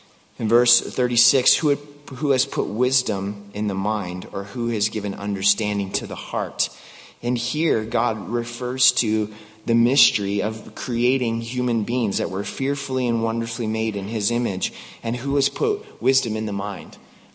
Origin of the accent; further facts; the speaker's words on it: West Coast, United States; Growing up around the Pacific Ocean, it doesn't freeze. And on my wife and I's honeymoon, we went out to Maine because she's from Denver, Colorado. I'm from the West Coast. Neither of us had been to the East.